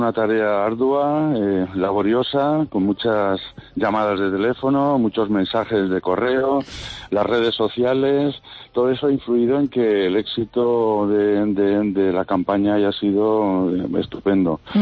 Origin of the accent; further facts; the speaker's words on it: Valencian Community, Spain; Bueno, yo soy valenciano, conozco muchísima gente en Valencia, del mundo del arte.